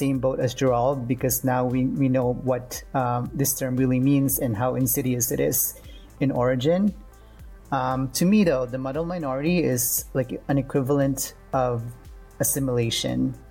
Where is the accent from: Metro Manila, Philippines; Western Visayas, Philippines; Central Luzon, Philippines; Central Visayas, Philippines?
Western Visayas, Philippines; first language Ilonggo; And I'm lucky enough to speak Tagalog and Ilonggo because I came from Visaya, because my parents really chose to speak our native language when we were growing up.